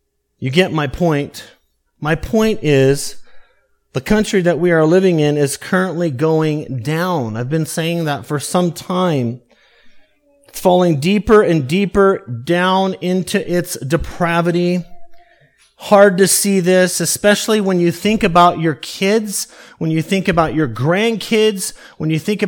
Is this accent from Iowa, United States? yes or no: no; Colorado, United States; In fact, I grew up in Colorado, and when they turned the state, I call it green, not blue, green, it's had a huge impact on the state and the people that live there.